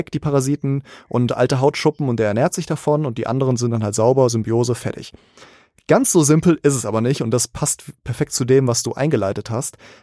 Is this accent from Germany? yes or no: no; Egypt; ich bin ja Ägypter